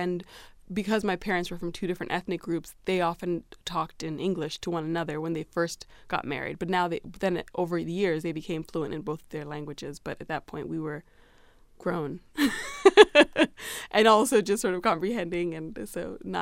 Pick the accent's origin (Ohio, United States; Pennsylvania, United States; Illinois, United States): Illinois, United States; Champaign; My family is originally from East Africa, from Uganda and Rwanda, but I grew up mostly in Champaign. I was born here while my father was doing his postdoctoral fellowship at the University of Illinois in veterinary medicine.